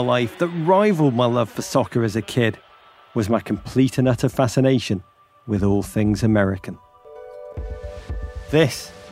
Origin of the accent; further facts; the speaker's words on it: England, United Kingdom; One thing you've got to understand about growing up in England is that we define ourselves by our football affiliation.